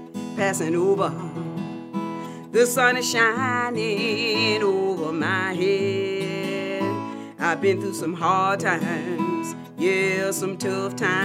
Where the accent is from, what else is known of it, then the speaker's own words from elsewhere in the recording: Florida, United States; now in Atlanta, United States; I'm originally from Florida, but I live up in here in Atlanta now.